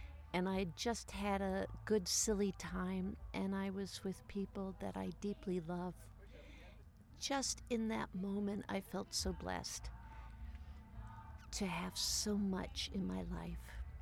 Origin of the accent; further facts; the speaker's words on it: Boise, Idaho, United States; It was a Friday night, a summer, early summer Friday evening in my hometown of Boise, Idaho.